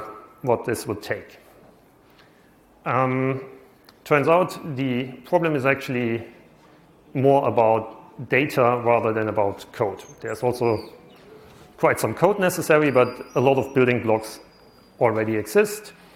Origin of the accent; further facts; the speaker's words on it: Berlin, Germany; I come from Berlin, so there airports are actually static.